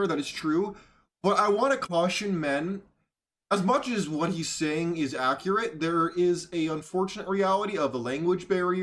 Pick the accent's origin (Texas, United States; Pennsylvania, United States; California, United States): California, United States; Because trust me, I grew up in California. I went to LA very frequently.